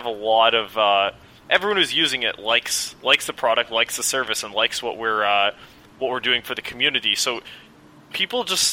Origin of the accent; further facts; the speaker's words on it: Canada; I'm Canadian